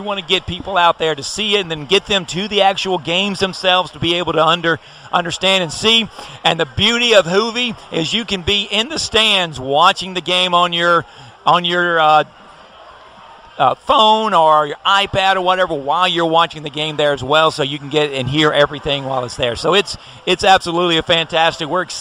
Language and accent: English; Mississippi, United States; I'm from Central Mississippi.